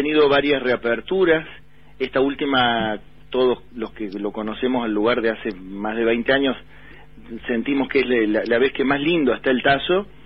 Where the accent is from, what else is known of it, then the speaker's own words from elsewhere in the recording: Buenos Aires, Argentina; pero yo me crié acá en Buenos Aires